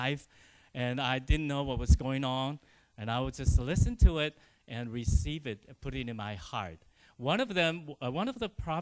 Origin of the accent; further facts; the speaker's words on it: Taiwan; So this person didn't know I was from Taiwan.